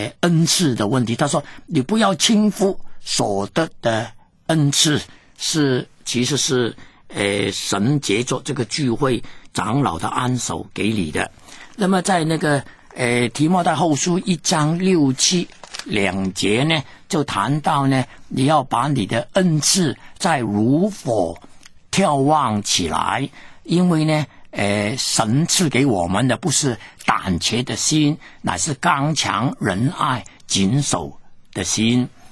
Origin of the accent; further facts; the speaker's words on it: China; 所以我们中国人呢整天说要赚钱赚钱，整天说向前